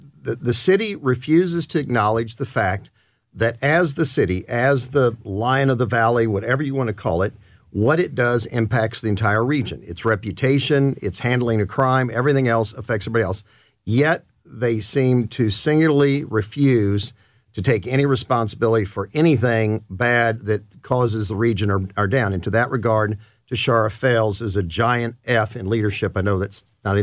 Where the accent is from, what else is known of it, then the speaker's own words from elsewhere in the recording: Cape Girardeau, Missouri, United States; I'm from Cape Girardeau. Driving to Sykeson for lunch or something is no big deal.